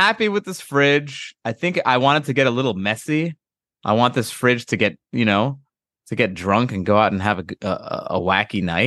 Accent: East Coast, United States; Really? Well, I grew up on the East Coast, so I guess that's why I didn't flag it.

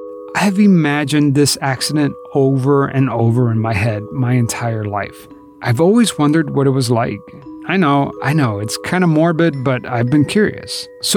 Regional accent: Miami, Florida, United States; I grew up in Miami

